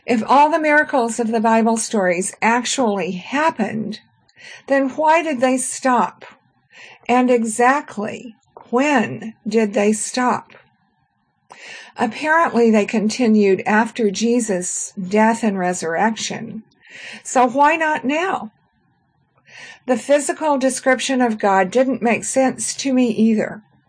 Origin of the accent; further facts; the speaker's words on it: Fort Worth, Texas, United States; I placed an ad in Friends Journal seeking persons near my hometown of Fort Worth, Texas, who were interested in meeting for worship.